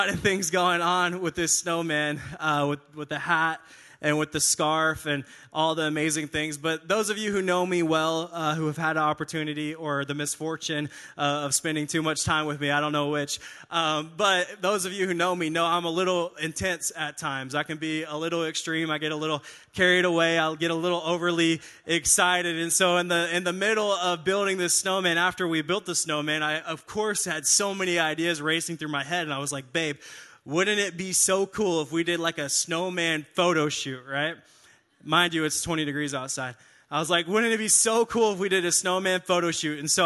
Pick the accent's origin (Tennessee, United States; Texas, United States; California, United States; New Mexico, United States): Texas, United States; Paris; I'm Texan, born and raised. I'm from a small town called Paris.